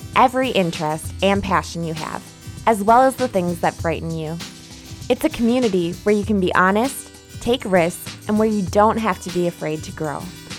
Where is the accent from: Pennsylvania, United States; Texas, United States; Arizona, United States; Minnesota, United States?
Minnesota, United States; St. Paul; a 2009 graduate of Augustana College. I grew up in St. Paul, Minnesota.